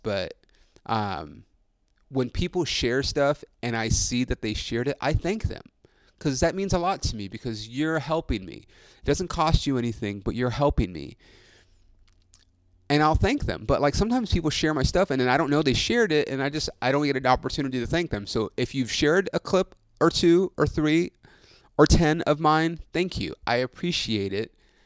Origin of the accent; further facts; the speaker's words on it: Ontario, Canada; I grew up in Ontario.